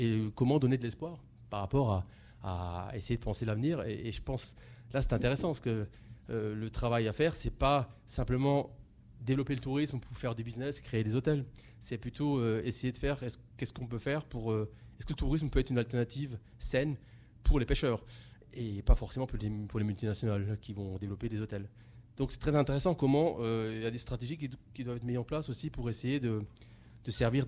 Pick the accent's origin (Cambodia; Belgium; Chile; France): France; en tant que Français, je dirais fils des Lumières et de la Révolution